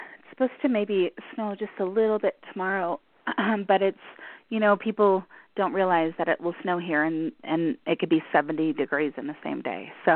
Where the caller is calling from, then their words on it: Colorado, United States; From Colorado.